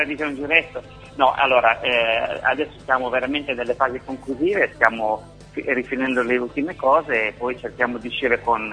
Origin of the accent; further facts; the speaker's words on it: La Maddalena, Sardinia, Italy; now in Bologna, Italy; io sono dell'Isola della Maddalena, sono qui in Sardo e poi Bologna mi ha adottato e a Bologna ho iniziato a scrivere musica.